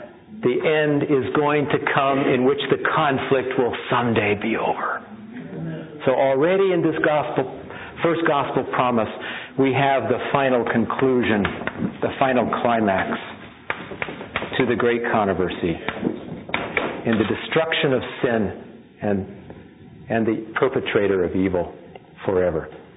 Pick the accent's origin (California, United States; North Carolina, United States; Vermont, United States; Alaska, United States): California, United States; And so I grew up in California and pastored in Arizona